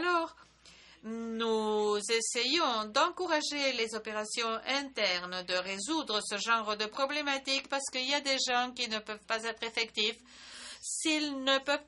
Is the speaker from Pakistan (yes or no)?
yes; Pakistan; French is a second language; J'ai déjà dit que je viens du Pakistan et au Pakistan, il n'y a pas une largeur de bande très, très importante.